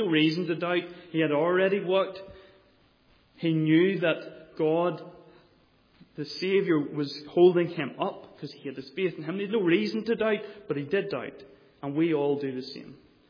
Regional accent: Northern Ireland, United Kingdom; And I grew up in the Mourne area around the harbours

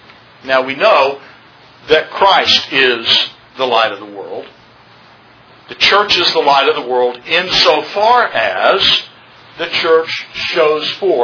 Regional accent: Roswell, New Mexico, United States; Some of you know that I grew up in Roswell, New Mexico, and because of certain circumstances, we did a lot of travel between Roswell and Albuquerque.

